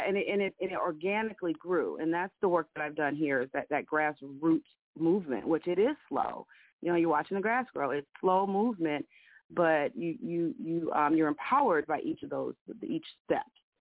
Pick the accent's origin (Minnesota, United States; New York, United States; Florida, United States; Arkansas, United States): Minnesota, United States; now in Mississippi, United States; I was from Minnesota, and I had been part of a community garden project there, and I figured, hey, I'll do it in my rural town of Mississippi.